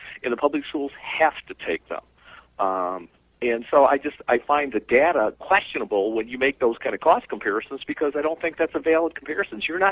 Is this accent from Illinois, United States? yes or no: yes; Peoria, Illinois, United States; I'm from Peoria, Illinois